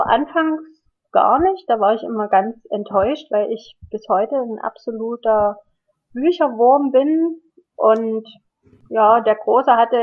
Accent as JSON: {"language": "German", "country": "Germany", "tie": "born or raised there", "said": "Ich bin ja als Kind in der DDR aufgewachsen."}